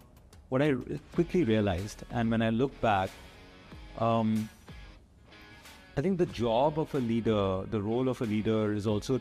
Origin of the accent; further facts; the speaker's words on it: Delhi, India; I grew up in Delhi. My father was a government servant.